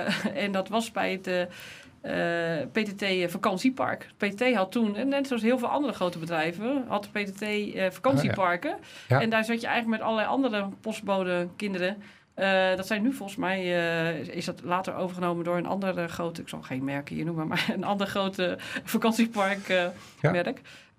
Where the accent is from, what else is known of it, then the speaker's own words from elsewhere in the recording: Schiedam, South Holland, Netherlands; born there; Ik ben geboren in Schiedam. Een broer en een zus.